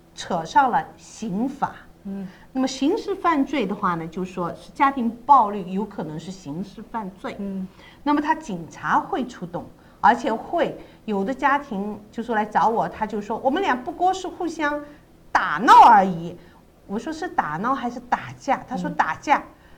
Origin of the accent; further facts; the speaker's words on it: China; 我们中国人有句话叫家丑不外扬